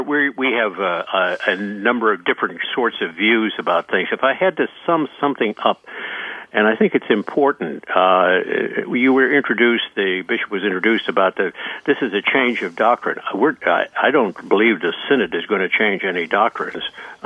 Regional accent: Chicago, Illinois, United States; The church I grew up with in Chicago in the good old days was not seen as a field hospital.

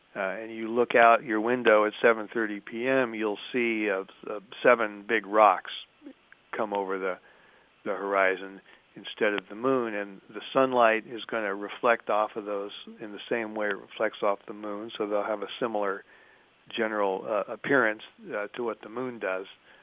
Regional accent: Ames, Iowa, United States; I grew up in Ames, Iowa, which is a university town, home of Iowa State, which is a, it's a land-grant school.

